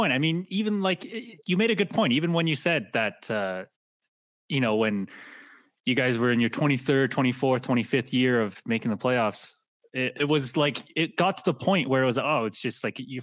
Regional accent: Calgary, Alberta, Canada; I'm a big Flames fan. I grew up in Calgary.

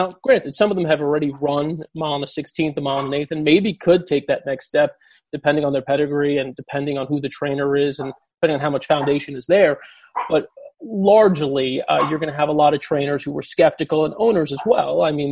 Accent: New York, United States; personally, I'm a New Yorker, and I've been to the Belmont Stakes as far back as I could remember with my dad.

